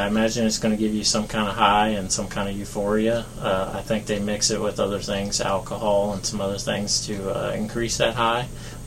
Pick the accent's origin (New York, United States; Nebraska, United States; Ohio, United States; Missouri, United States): Missouri, United States; Jefferson City; I am from Jeff City originally.